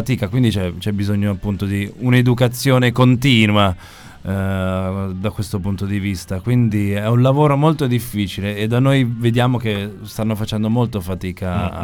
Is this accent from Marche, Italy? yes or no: yes; Camerano, Marche, Italy; 4 sono di Camerano, che è il nostro paese, che è un paese di 5.000 persone dove non c'è nulla, se no un bar e una pompa di benzina probabilmente